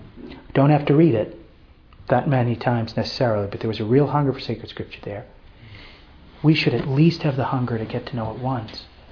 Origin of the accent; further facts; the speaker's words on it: Fall River, Massachusetts, United States; Where are you from, Bob? Cleveland. I'm from Fall River.